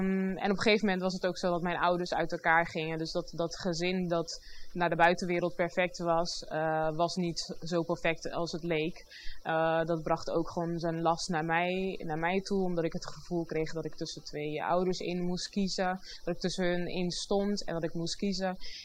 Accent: Rotterdam, South Holland, Netherlands; ik ben 29 jaar oud, ik kom uit Rotterdam.

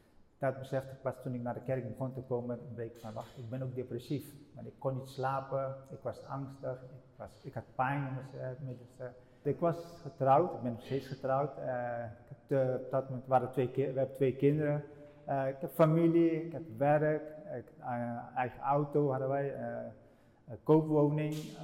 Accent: Rotterdam, South Holland, Netherlands; waar kom je vandaan? Zijn van Rotterdam.

